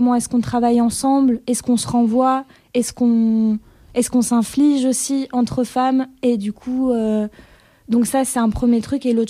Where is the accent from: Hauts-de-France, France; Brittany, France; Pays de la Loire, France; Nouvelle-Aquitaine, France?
Pays de la Loire, France; moved away as an adult; Moi j'ai grandi en France, dans les Pays de la Loire, une région que personne ne connaît. Et puis ensuite, à 18 ans, j'ai fait mes études à Paris.